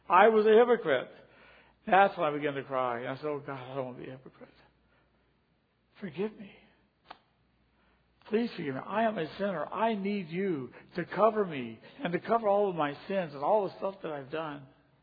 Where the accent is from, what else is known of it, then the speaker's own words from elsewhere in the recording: Danville, Virginia, United States; grew up in the church. I heard all the stories. I knew all the stories. I memorized a lot of verses growing up in Blair Baptist Church in Danville, Virginia.